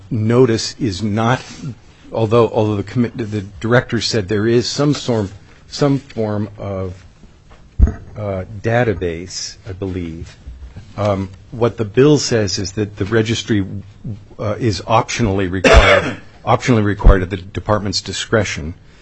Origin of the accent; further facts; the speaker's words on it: Anchorage, Alaska, United States; in my hometown of Anchorage, If a new public building is built within 500 feet, I get notice of it.